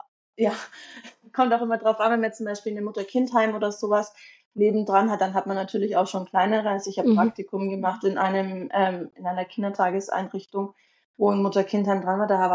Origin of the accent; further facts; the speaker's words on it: Nuremberg, Bavaria, Germany; ich bin 32 Jahre alt, ich komme aus Nürnberg